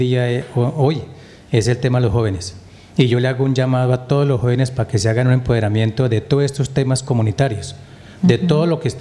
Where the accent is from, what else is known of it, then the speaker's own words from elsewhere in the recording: San José del Guaviare, Guaviare, Colombia; yo soy nacido y criado aquí en San José